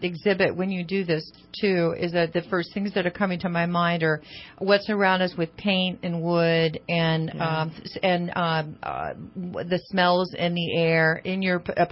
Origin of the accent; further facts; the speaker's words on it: United States; being an American at that point